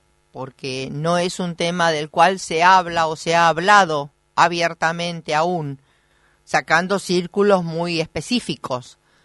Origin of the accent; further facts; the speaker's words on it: Argentina; es algo que nosotros como argentinos tenemos que reconocerle y valorarle al gobierno del Perú